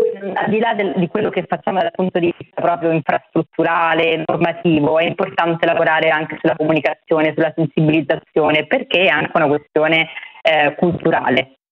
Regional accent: Rome, Lazio, Italy; now in Milan, Italy; Da romana ovviamente sono contenta che Roma faccia passi avanti

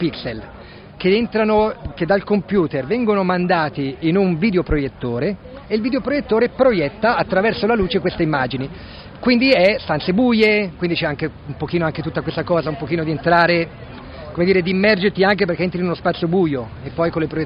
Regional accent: Lombardy, Italy; now in Florence, Italy; Io sto a Firenze, sì, sì. Io parto, io sono del Lago di Como.

